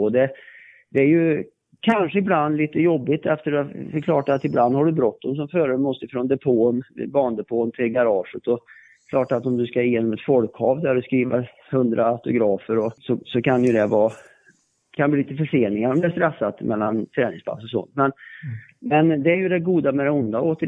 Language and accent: Swedish; Värmland, Sweden; Jag kommer ju från Värmland och amerikanerna är ju som värmlänningar i grunden, tycker jag.